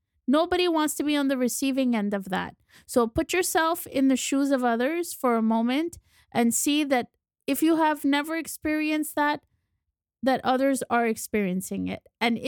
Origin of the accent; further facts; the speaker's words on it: Quebec, Canada; She's a Quebecer through and through, like many of us, born and raised here